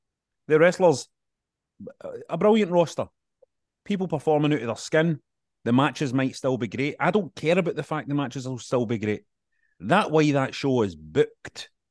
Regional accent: United Kingdom; Whatever else I am a British wrestling fan in Britain, right?

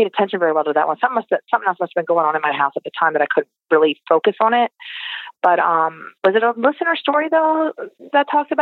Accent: Pennsylvania, United States; You know, we're from Pennsylvania, but this is a very open construction architecture out in the nature

